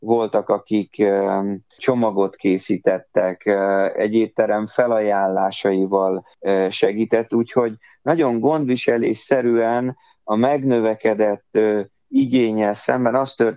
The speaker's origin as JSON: {"language": "Hungarian", "town": "Pécs", "region": "Baranya", "country": "Hungary", "tie": "born or raised there", "said": "én születésem óta pécsi vagyok"}